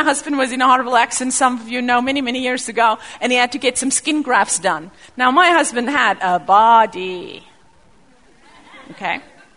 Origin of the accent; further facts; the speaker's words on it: South Africa; I've got freckles. I grew up in South Africa.